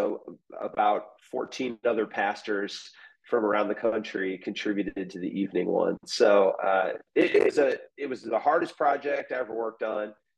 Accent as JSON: {"language": "English", "region": "Missouri", "country": "United States", "tie": "born or raised there", "said": "As you said, I grew up in Missouri, spent most of my life here"}